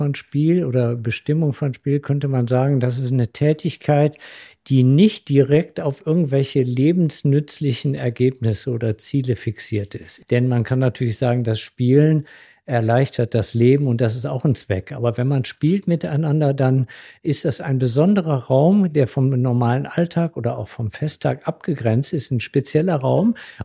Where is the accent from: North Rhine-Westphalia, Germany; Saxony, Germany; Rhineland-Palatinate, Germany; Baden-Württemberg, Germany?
North Rhine-Westphalia, Germany; Cologne; ich komme ja aus Köln